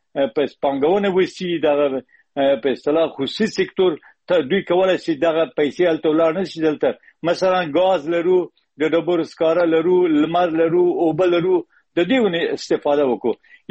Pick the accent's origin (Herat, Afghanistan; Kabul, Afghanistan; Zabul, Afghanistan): Herat, Afghanistan; born there; په هرات کې پیدا شوی یم.